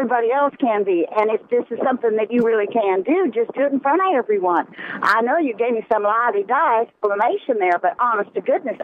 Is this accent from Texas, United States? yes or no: no; Georgia, United States; No, I'm from Georgia.